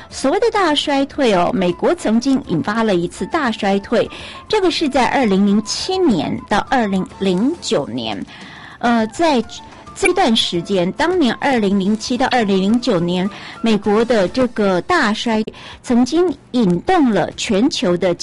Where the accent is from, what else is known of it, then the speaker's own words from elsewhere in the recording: Taiwan; 美国人跟我们台湾人不太一样